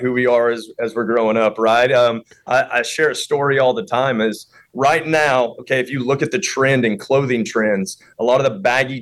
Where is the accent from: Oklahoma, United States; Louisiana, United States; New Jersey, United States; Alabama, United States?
Oklahoma, United States; Ada; You know, energy givers is what it's all about. You know, growing up in Ada, Oklahoma, small town, you get a lot of people that are giving.